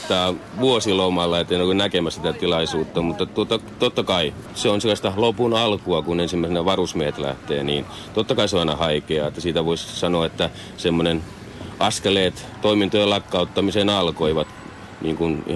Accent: Alavus, South Ostrobothnia, Finland; moved away; Itse olen lähtöisin Etelä-Pohjanmaalta Alavudelta ja aikanaan töiden perässä ja varusmiespalvelukseen tänne paikkakunnalle tullut. Ja kyllä tänne on kotiutunut pieneen kylään.

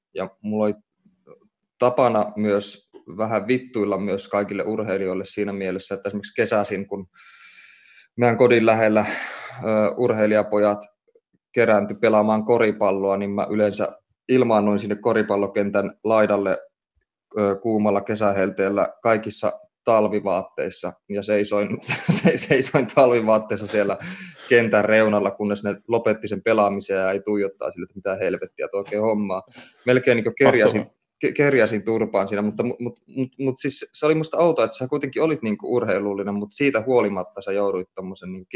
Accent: Oulu, North Ostrobothnia, Finland; mä kasvoin lapsuuteni ja nuoruuteni Oulussa ja kävin semmoista koulua, missä noin 70% oppilaista oli lestadiolaisia

